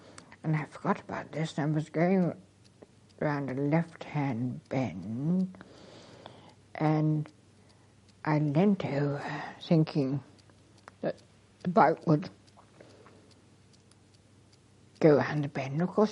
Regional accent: Horsham, South East England, United Kingdom; Another time when I was actually in my hometown of Horsham

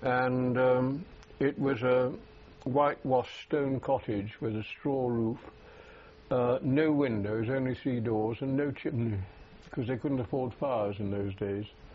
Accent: Keighley, Yorkshire and the Humber, United Kingdom; also born or lived in Kent; he became head of the technical college in Keighley in Yorkshire. So we moved up there, and that was really where I was brought up in Yorkshire and went to school at Bradford

